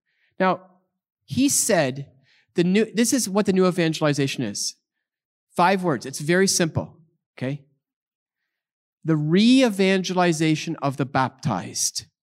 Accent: Canada; I speak real fast and I'm Canadian, okay?

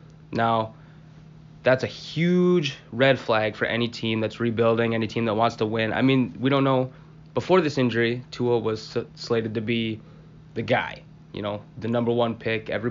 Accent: Michigan, United States; A little bit of a Detroit talk on all of them because we are from Michigan.

